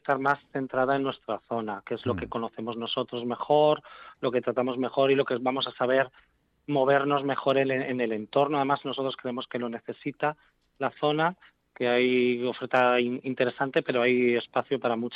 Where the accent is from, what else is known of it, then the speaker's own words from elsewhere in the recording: Torrelodones, Community of Madrid, Spain; Yo venía de Madrid, bueno, yo soy de Torrelodones, pero sí. Tampoco, viviendo en Torrelodones toda la vida